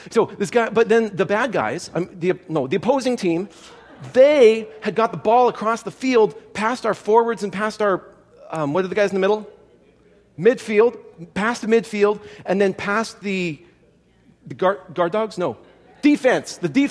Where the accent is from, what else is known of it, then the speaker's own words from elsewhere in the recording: Canada; I grew up in Canada